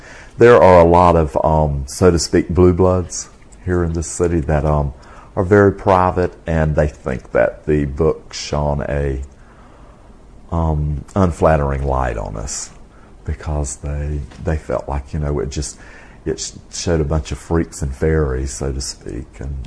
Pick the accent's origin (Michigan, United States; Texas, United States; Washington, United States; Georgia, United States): Georgia, United States; Bloomingdale; also born or lived in Savannah; I was born in Savannah, Georgia, and I was raised in a little small town about 12 miles west of Savannah called Bloomingdale. As an adolescent adult, I moved back into Savannah and got my own apartment, and I've been living here most of my life.